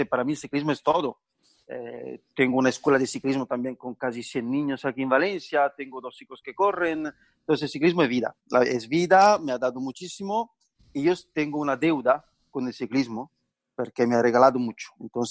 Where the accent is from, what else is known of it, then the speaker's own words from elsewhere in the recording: Besano, Lombardy, Italy; Spanish is a second language; Sí, a los 9, 10 años, en mi pueblo, Besano